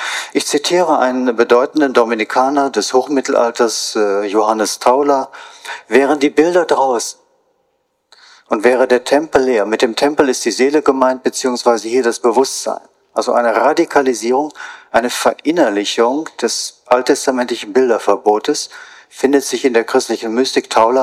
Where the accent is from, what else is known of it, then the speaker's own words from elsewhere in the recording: North Rhine-Westphalia, Germany; meiner Heimat, dem Münsterland, wo alles flach ist, in der Nähe der Niederlande.